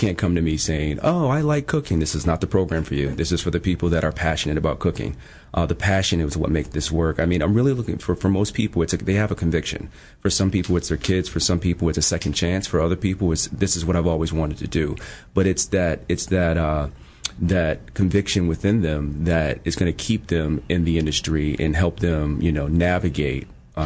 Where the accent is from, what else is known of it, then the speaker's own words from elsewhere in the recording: Buffalo, New York, United States; I'm from Buffalo, my wife is from New Hampshire, you know, on the East Coast